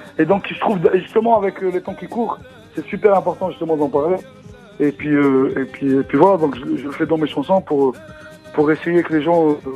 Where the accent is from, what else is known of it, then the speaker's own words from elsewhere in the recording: Algeria; accent: Algerian Arabic; first language Arabic; French is a second language; l'arabe donc c'est ma première langue et donc je comprends vraiment je comprends bien la langue mais en fait on va dire l'algérien parce que c'est de l'arabe quand même très mélangé